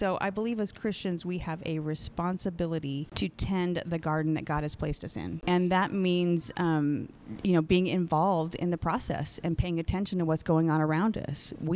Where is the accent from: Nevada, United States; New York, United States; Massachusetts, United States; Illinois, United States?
Nevada, United States; Las Vegas; But so I'm born and raised in Las Vegas.